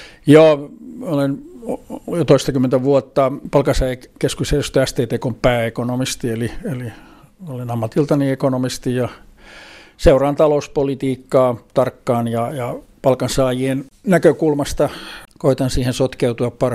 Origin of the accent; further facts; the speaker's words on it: Vaasa, Ostrobothnia, Finland; also born or lived in Helsinki; mä oon vaasalainen, että mä en ilmoita helsinkiläinen, vaikka siis 2/3 elämästä on jo tullut vietettyä Helsingissä ja lyhyempi jakso täällä Vaasassa, mutta ne juuret on jotenkin niin ankarasti maassa